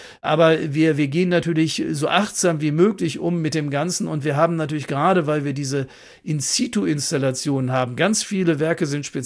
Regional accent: Germany; weil ich als Deutscher und Europäer natürlich diese Seite vielleicht sehr viel besser darstellen kann

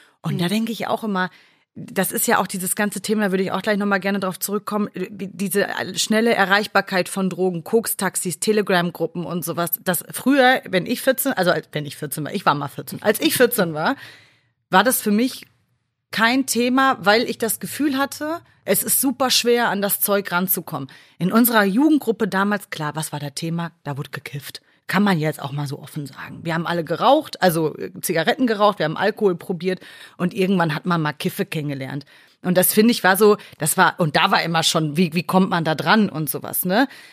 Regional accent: North Rhine-Westphalia, Germany; ich komme aus Nordrhein-Westfalen, also das ist auch nah an der holländischen Grenze.

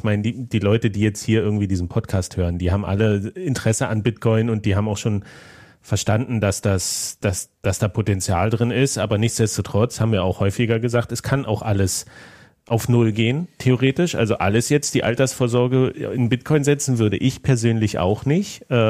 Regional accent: Berlin, Germany; ich komme aus Berlin

